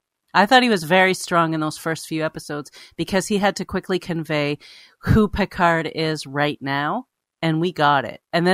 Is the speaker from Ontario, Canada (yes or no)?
yes; Toronto, Ontario, Canada; now in New York, United States; I'm from Toronto and I live in New York.